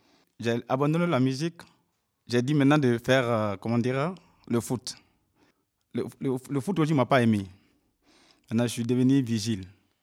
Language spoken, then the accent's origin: French; Cameroon; Je viens du Cameroun.